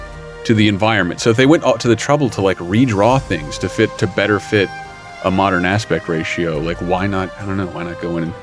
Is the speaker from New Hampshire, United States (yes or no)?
no; Boston, Massachusetts, United States; you can tell I'm from Boston?